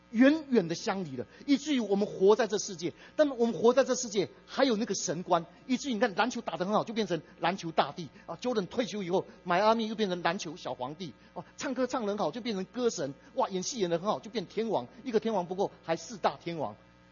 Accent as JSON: {"language": "Chinese", "country": "Taiwan", "moved": "yes", "lives_now": "United States", "said": "十年前我们从台湾移民到美国来，在我们教会服侍"}